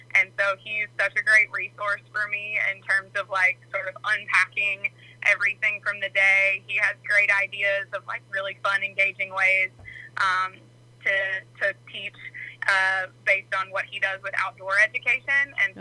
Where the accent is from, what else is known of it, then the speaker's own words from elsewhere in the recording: Eatonton, Georgia, United States; And, you know, growing up in Eatonton, there's not a ton to do there.